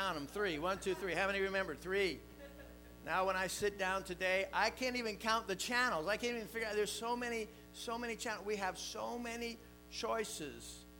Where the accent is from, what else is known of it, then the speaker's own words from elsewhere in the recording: Miami, Florida, United States; I grew up in Miami, and all the kids got out of school at the same time.